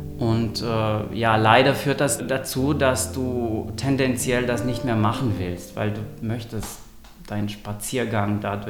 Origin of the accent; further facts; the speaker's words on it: Romania; German is a second language; moved away; Ich bin in Rumänien aufgewachsen, in kommunistischen Rumänien, wo wir keinen Zugang zu Informationen über gleichgeschlechtliche Liebe hatten.